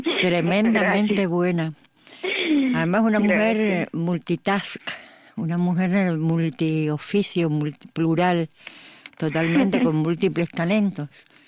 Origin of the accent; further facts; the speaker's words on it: Cuba; me van a botar si se dan cuenta que soy cubana